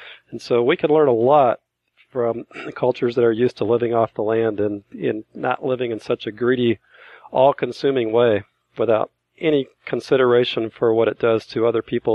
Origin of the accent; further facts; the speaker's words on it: United States; As I'm from European descent and grew up used to this way of thinking that all I could pretty much take over the land and use it for my own resources. But as Americans, we have developed this incredible greed.